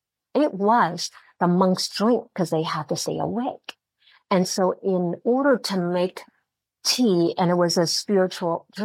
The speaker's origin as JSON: {"language": "English", "country": "China", "tie": "born or raised there", "second_language": "English", "said": "I speak Chinese fluently. I was raised in China, born in China."}